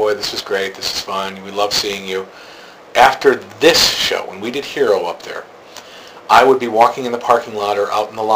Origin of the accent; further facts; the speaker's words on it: Milwaukee, Wisconsin, United States; I was born and raised in Milwaukee. Spent my first 20 years of my life in Milwaukee.